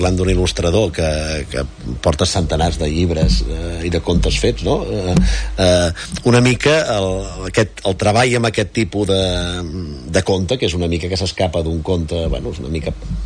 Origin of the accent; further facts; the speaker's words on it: Cardona, Catalonia, Spain; Jo encara quan era petit i vivia a Cardona